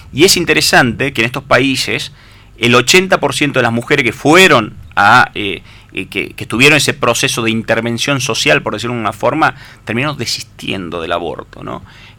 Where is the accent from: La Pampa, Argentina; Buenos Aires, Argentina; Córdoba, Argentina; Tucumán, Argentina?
Tucumán, Argentina; Yo me pongo el sombrero de alguna forma como tucumano, representando a la sociedad tucumana, basado en mis creencias, en ciertos valores